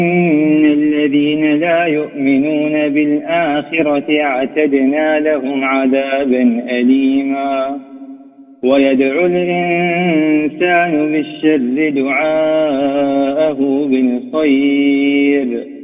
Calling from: Mecca, Makkah Province, Saudi Arabia; اليوم كم من مكة

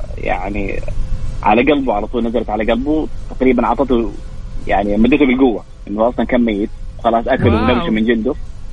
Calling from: Riyadh, Riyadh Province, Saudi Arabia; كنت الرياض يا غالي.

